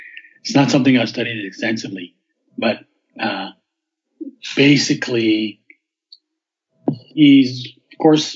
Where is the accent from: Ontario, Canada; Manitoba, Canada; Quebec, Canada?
Quebec, Canada; Montreal; born and raised in Montreal. I'm now living back here again after many years away.